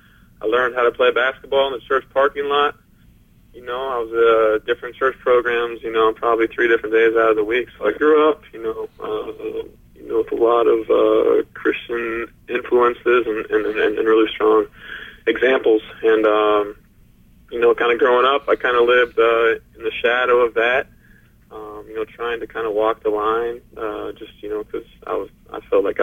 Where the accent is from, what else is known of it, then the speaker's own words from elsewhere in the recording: Paramount, California, United States; Growing up in Paramount, it was a really rough city. We grew up there during the riots.